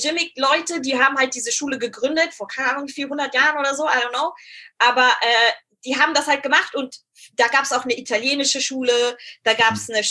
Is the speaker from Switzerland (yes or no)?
no; Nairobi, Kenya; wenn ich gesagt habe, ich bin in Nairobi groß geworden